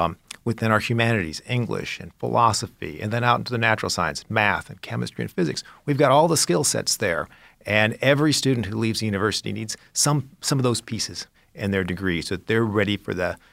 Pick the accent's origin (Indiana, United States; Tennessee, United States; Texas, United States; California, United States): California, United States; Long Beach; I grew up in Southern California and Long Beach, California, which is, well, as you might imagine, has a beach.